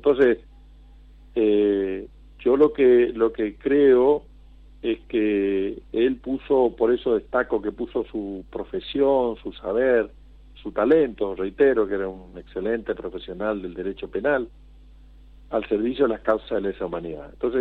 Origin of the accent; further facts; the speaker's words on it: Goya, Corrientes, Argentina; Libres es igual a Goya, mi pueblo, ahí nos conocemos todos